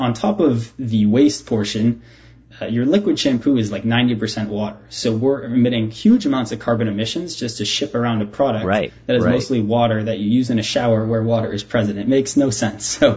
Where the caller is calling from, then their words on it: Toronto, Ontario, Canada; I'm calling from Toronto, Canada.